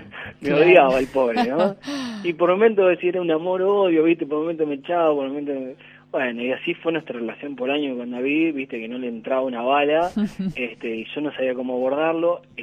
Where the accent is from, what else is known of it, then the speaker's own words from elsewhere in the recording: Colón, Buenos Aires Province, Argentina; mi pueblo, que Colón, Buenos Aires, queda bastante lejos